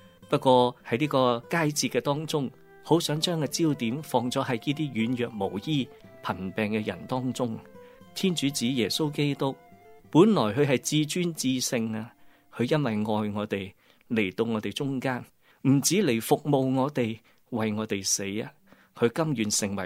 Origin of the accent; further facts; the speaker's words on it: Hong Kong; 我们作为香港人对圣诞节不会陌生。